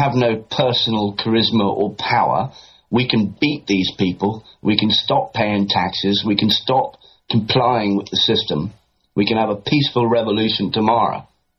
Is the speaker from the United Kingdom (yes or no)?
yes; England, United Kingdom; born there; I was born in England, but I consider myself an Irishman, and I'm the first generation